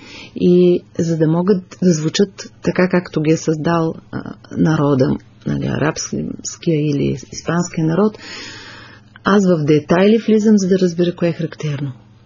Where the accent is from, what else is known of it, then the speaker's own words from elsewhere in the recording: Varna, Varna Province, Bulgaria; Не знаех, че пее македонски и дойде момент да давам обяснение как може да пее македонски, като съм от Варна.